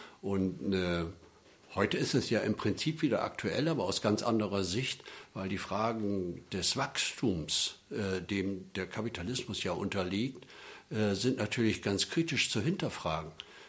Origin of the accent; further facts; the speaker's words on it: Bremen, Germany; Ja, ich bin Bremer. Meine Familie ist vor ungefähr 200 Jahren hierher gekommen und hat außerhalb der Stadtmauern gewohnt damals.